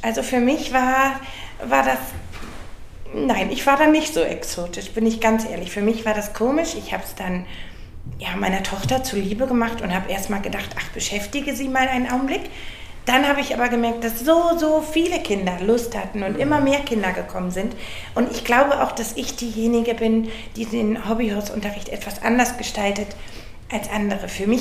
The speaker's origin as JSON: {"language": "German", "region": "Lower Saxony", "country": "Germany", "said": "ich bin mittlerweile 49 Jahre alt. Ich komme aus Ingelschoft, das ist im Landkreis Stade."}